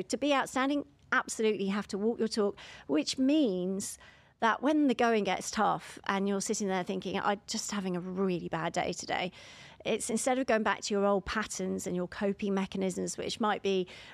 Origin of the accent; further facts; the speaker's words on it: London, United Kingdom; now in United States; Obviously, I'm from London, England.